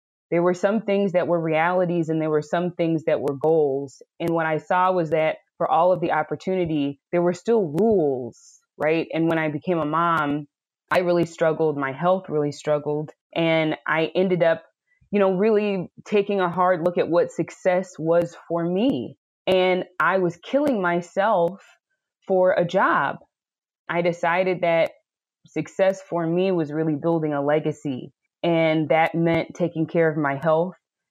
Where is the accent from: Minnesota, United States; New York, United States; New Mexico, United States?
Minnesota, United States; So I'm born and raised in Minnesota, and that's a big part of my story of who I am growing up.